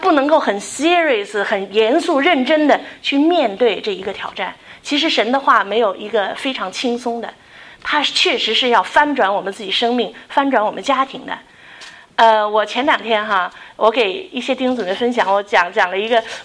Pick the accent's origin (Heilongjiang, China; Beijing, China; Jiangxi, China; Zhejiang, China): Beijing, China; 他是我们北京人哈